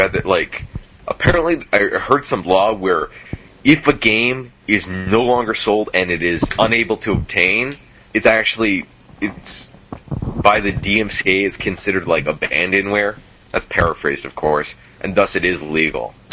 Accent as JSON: {"language": "English", "country": "Canada", "said": "I'm Canadian, so it's Zed Sness. Zed."}